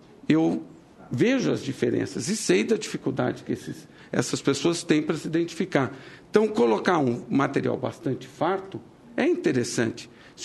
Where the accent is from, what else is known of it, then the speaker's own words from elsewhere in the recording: São Paulo, Brazil; Porque quando eu estou em São Paulo, e eu sou paulista